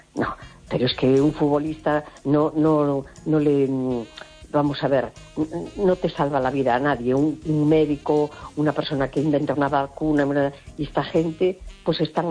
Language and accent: Spanish; Spain; born there; Y soy española porque nací aquí.